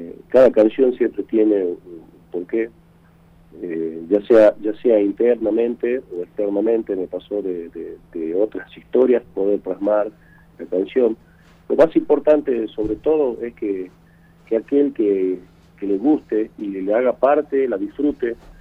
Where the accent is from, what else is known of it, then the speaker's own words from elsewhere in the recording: Campo Quijano, Salta, Argentina; tiene el videoclip con imágenes de nuestro pueblo, de Campo Quijano, el pueblo de mi nacimiento, mi pueblo natal.